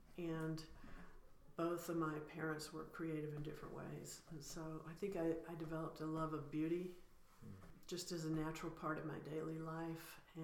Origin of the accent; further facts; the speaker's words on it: Georgia, United States; I grew up in the South, in Georgia.